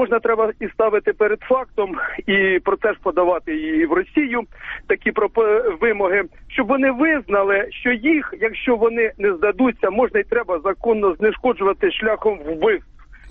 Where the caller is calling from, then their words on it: Poltava Oblast, Ukraine; з Полтавщини.